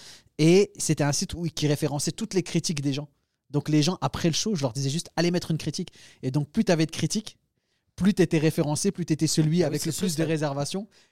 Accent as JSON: {"language": "French", "region": "Hauts-de-France", "country": "France", "moved": "as an adult", "said": "Je viens du nord, moi, de la France. J'étais à la frontière avec la Belgique."}